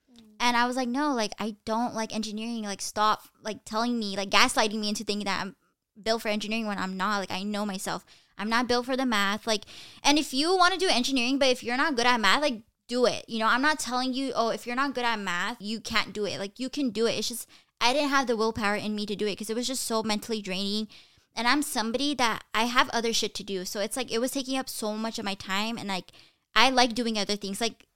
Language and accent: English; Bakersfield, California, United States; So I'm currently 19 years old. I'm a year younger than Nat and Jacob, and I'm from Bakersfield.